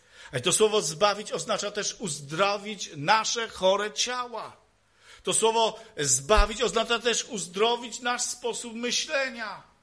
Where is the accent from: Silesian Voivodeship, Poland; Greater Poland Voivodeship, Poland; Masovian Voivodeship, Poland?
Silesian Voivodeship, Poland; U nas na Śląsku Cieszyńskim powiedzieli starzyk.